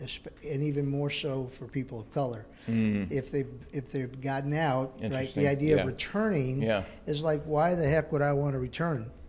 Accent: United States; even though I'm Mexican American, mm-hmm. my parents were farm workers, we lived right along the border for many years before moving to California

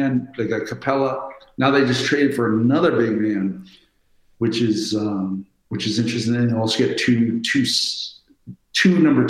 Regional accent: Atlanta, Georgia, United States; this is my hometown, Atlanta Hawks.

